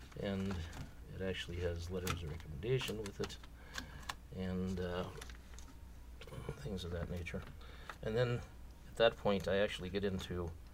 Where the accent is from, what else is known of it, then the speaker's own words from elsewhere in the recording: Butte, Montana, United States; which is where I grew up, the house I grew up in here in Butte on Excelsior